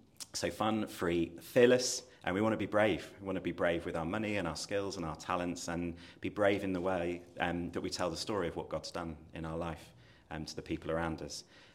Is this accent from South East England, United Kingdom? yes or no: no; Manchester, North West England, United Kingdom; me coming home to my hometown of Manchester, where I'd grown up.